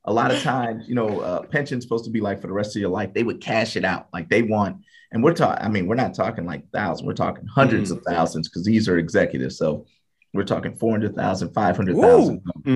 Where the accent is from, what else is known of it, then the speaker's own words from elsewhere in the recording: Evanston, Illinois, United States; I grew up in Evanston, just so you know. And so Evanston, Illinois, Northwestern.